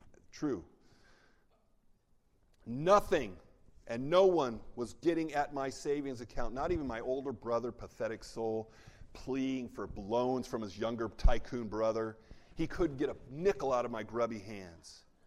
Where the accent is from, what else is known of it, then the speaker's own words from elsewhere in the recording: California, United States; When I was 15 years old, growing up in California, I got my first bona fide job as a busboy in a restaurant.